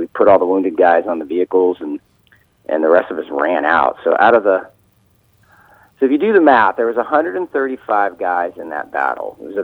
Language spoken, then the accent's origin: English; Florida, United States; also born or lived in Columbus, Georgia; Yeah, I grew up in Florida, joined the Army out of school, and then spent most of my time in Columbus, Georgia